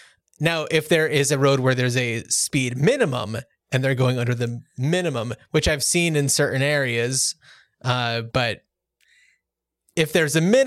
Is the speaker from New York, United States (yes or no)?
no; New Jersey, United States; Well, the Pacific Northwest is a little bit more geographically diverse in that way than where we grew up on the East Coast.